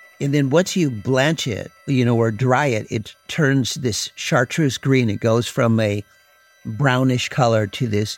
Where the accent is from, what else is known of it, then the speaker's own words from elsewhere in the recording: Alaska, United States; I'm an Eyak Athabascan native from the Copper River Delta in Prince William Sound, and I'm from the Eagle Clan.